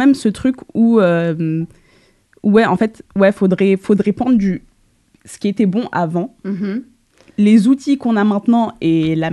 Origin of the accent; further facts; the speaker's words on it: Saint-Denis, Île-de-France, France; j'ai grandi, je suis née, j'ai grandi à Saint-Denis, en Seine-Saint-Denis.